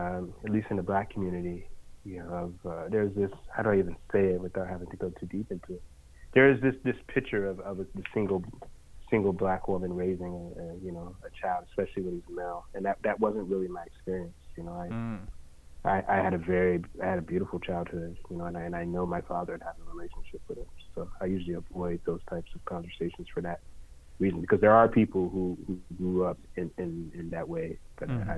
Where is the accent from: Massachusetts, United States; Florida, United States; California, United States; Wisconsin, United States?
California, United States; Oakland; I did. Yeah, born and raised in Oakland.